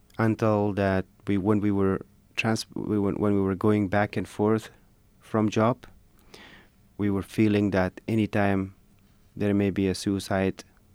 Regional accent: Kabul, Afghanistan; I grew up in Kabul, and I finished my bachelor's degree in Kabul University.

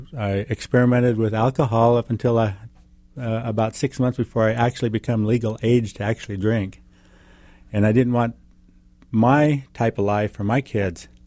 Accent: Washington, United States; I'm running for Congress in the 5th Congressional District, born and raised in Eastern Washington. I'm one of you.

